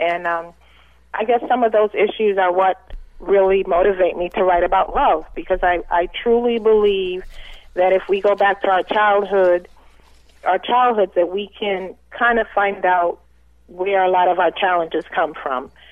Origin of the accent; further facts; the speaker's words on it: Canada; And ultimately, even if I was raised in Canada, my parents were very, very Caribbean.